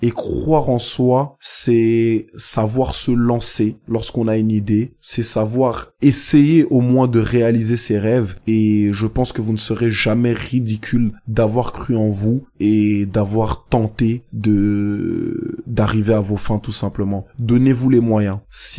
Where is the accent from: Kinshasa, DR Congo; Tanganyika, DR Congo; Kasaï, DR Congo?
Kinshasa, DR Congo; mon pays d'origine, qui est le Congo, Kinshasa.